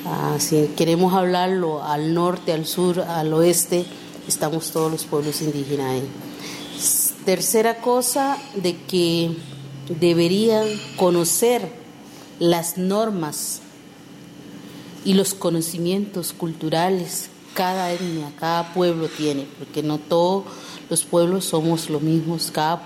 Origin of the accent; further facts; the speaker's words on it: Talamanca, Limón, Costa Rica; Yo soy indígena bribri de Talamanca.